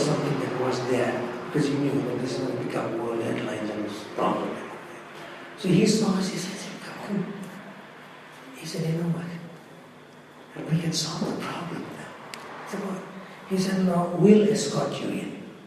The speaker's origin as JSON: {"language": "English", "country": "South Africa", "tie": "born there", "said": "So, you know, I was born in South Africa, so they know, I'm not Khoza or Zulu, you know, they know us, so we are neither side of it."}